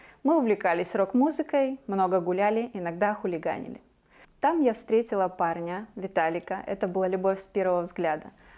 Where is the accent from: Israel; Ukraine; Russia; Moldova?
Moldova; Chisinau, Chișinău; Я родилась и выросла в Кишиневе. Мои родители работали на заводах. Мы со старшей сестрой учились в обычной советской школе, где не принято было говорить о Боге.